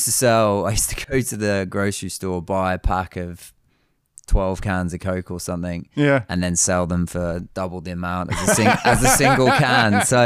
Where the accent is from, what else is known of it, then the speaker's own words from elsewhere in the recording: Brighton, South East England, United Kingdom; So I'm from the UK, as you say. So I grew up in and around Brighton.